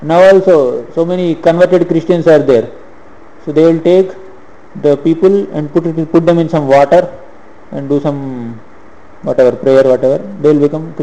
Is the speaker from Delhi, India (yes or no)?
no; Andhra Pradesh, India; From my childhood till now, I was born in Andhra, childhood till now, the number of churches have been increased a lot in the place, locality where I am staying only.